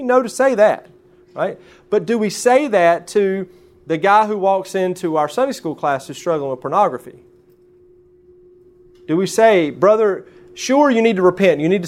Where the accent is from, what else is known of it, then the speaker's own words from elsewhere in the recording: Fletcher, North Carolina, United States; born there; before I was technically a North Carolina Baptist, because my dad graduated from Fruitland in 1974. And I was born in 1976 in Fletcher.